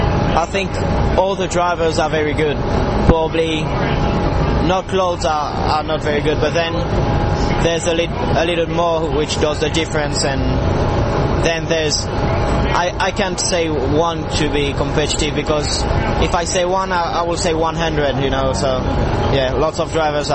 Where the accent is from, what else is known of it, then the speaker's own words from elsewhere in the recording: Monaco; But I'm from Monaco, which is not really like France.